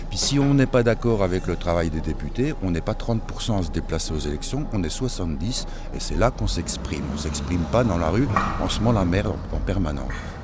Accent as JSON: {"language": "French", "town": "Mulhouse", "region": "Grand Est", "country": "France", "said": "De Mulhouse, en Alsace."}